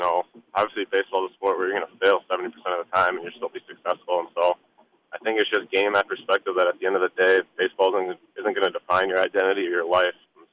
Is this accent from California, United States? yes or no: no; Marshfield, Wisconsin, United States; Yeah, so growing up in Marshfield, I played in a little league actually founded by Gary Varshow, if you know that name.